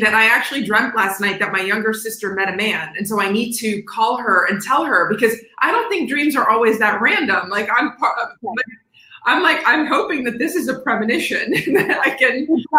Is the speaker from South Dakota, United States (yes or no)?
no; Celina, Ohio, United States; also born or lived in Nebraska; No, I was born in Nebraska, raised in Ohio, but we traveled back to Jordan all the time, like almost every summer.